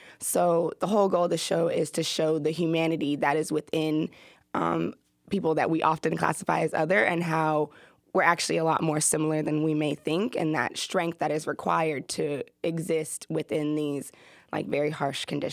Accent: Atlanta, Georgia, United States

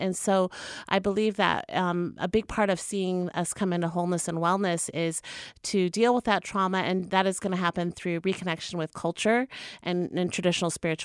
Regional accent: Oklahoma, United States; I am from the Pawnee Nation of Oklahoma

